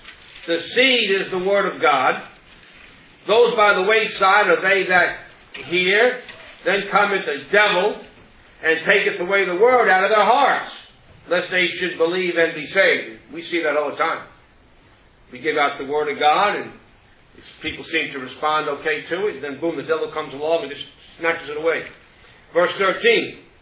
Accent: Queens, New York, United States; I'm a city slicker. I was born and raised in Queens.

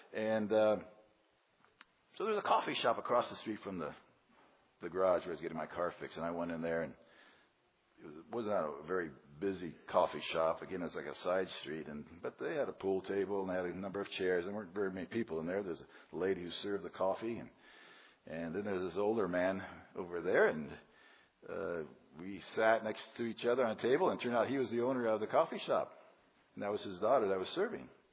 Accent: United States; And being an American, sometimes a man would like to have me

